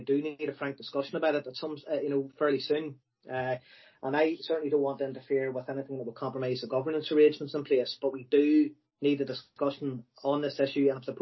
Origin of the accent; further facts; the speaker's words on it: Newry, Northern Ireland, United Kingdom; You know, I'm someone who was born and raised in Newry, and I want to see the city develop